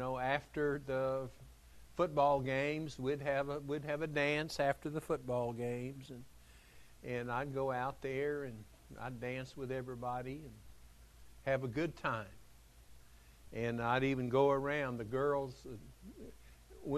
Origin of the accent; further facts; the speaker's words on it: Freeport, United States; I was just a typical young boy growing up in Freeport.